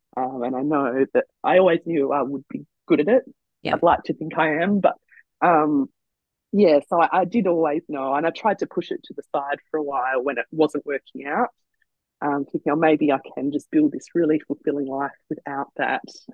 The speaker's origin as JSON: {"language": "English", "region": "New South Wales", "country": "Australia", "tie": "born or raised there", "said": "if I went to Canberra versus doing it in my home state of New South Wales, there's actually no wait on the sperm."}